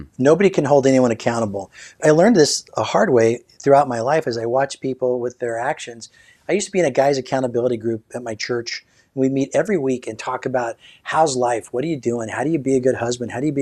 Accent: California, United States; when I grew up in Orange County

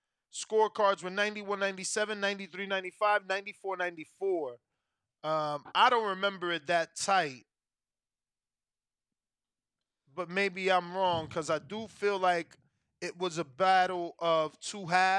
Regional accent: New Jersey, United States; So I grew up summers in Atlantic City, and it was amazing.

